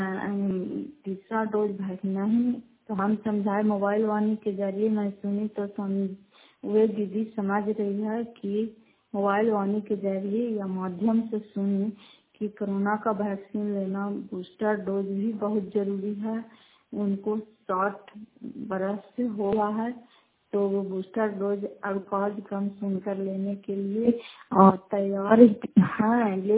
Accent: Bihar, India; घर फतेहपुर, पंचायत मकरौता, जिला नवादा, करावा ब्लॉक की निवासी हूँ। और मैं करावा ब्लॉक की निवासी हूँ

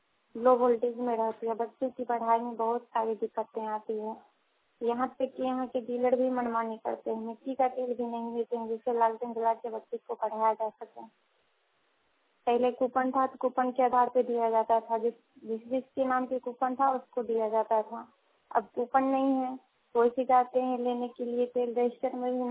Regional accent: Bhusari, Bihar, India; समस्तीपुर तो भुसारी गाँव पोस्ट शर्मा की रहने वाली हूँ।

